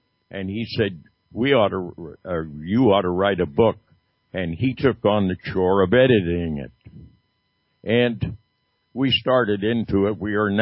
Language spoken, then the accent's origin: English; Pennsylvania, United States; when I was raised in Western Pennsylvania up through a time that I had a chance for a tryout with the Pittsburgh Pirates